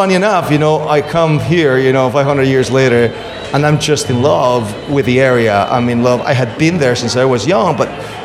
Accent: Lima, Peru; English is a second language; I'm originally from Lima.

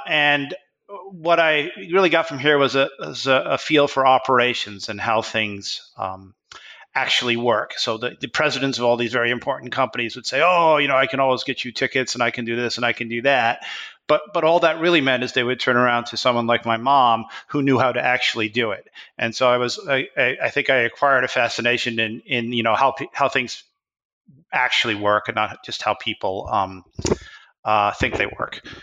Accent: United Kingdom; now in United States; My parents were born in England, and I'm English myself.

